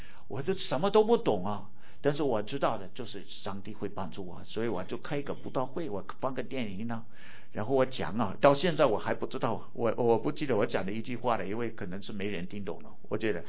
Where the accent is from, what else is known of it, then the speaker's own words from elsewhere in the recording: United States; Chinese is a second language; 因为我本来是美国土生土长的